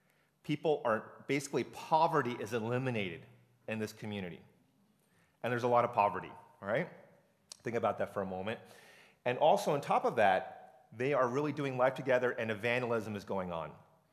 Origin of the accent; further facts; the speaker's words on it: United States; I'm not fully Asian, and I'm not fully American. Sorry, I'm from America.